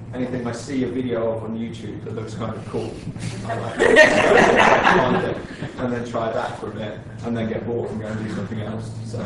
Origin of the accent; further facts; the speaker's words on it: England, United Kingdom; I come from England. I live in Cornwall, which is in the southwest, a little boot bit, just uphill from the beach